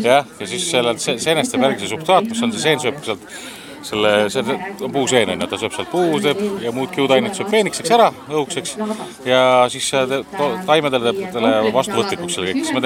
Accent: Lääne County, Estonia; Mina olen Läänemaalt.

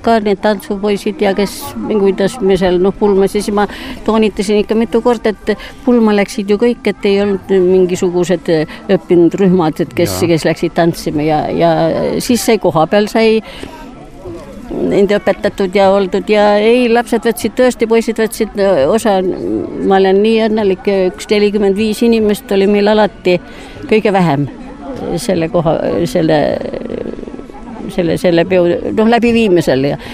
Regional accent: Saare County, Estonia

